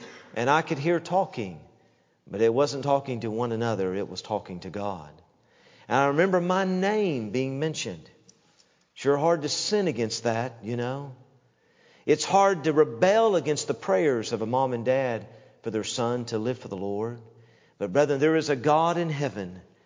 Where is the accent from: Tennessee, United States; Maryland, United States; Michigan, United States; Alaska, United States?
Tennessee, United States; I remember years ago growing up in Tennessee